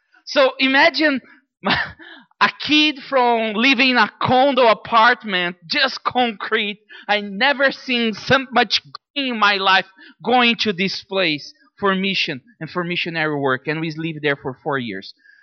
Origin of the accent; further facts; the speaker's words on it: São Paulo, Brazil; English is a second language; Brazil, that's right. I grew up in Brazil.